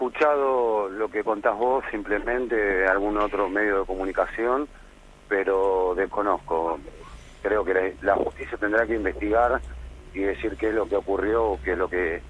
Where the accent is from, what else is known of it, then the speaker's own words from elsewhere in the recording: Lomas de Zamora, Buenos Aires Province, Argentina; como argentino, como lomense, me da mucha tristeza